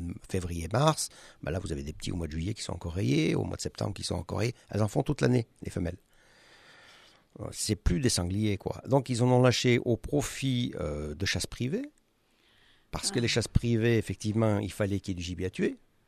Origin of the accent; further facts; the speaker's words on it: Jonchère, France; Moi quand j'étais gamin, je chassais sur Jonchère puisque je viens de là-haut.